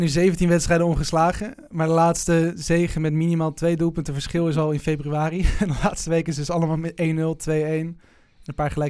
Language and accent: Dutch; Netherlands; Ik voel me wel Nederlander, zeg maar.